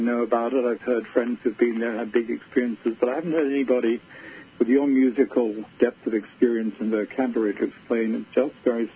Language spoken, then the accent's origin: English; Australia; I must say, I'm a native, I'm an Australian from the country of the walkabout.